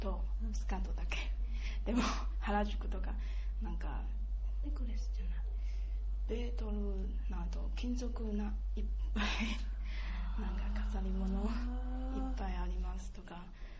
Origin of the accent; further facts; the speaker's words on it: Taichung, Taiwan; Japanese is a second language; now in Japan; 台中台湾の真ん中です。